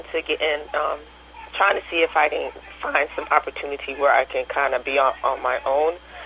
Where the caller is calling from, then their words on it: North Carolina, United States; from North Carolina.